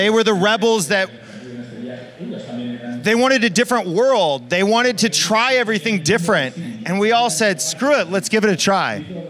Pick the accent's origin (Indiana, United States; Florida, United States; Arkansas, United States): Indiana, United States; So I grew up in Indiana, middle America. And it was always my dream to move out west where the future is built.